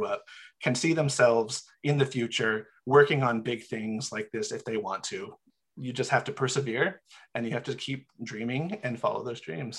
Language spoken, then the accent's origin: English; Arizona, United States; I'm originally from Northern Arizona. Coming from that area, I didn't really see myself.